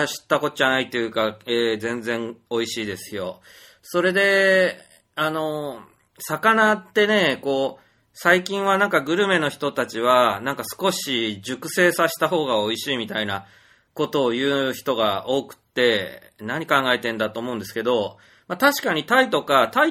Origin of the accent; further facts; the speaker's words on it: Kyushu, Japan; まあ、私九州人だから嬉しいんですけど